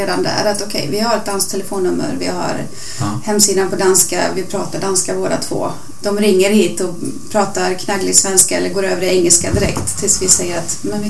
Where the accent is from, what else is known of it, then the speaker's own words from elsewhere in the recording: Sweden; du är dansk, jag är svensk.